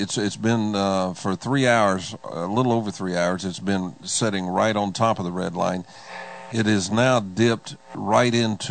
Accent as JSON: {"language": "English", "town": "Dallas", "region": "Texas", "country": "United States", "tie": "born or raised there", "said": "Well, you know, I grew up in Tornado Alley. I grew up in Dallas, Texas."}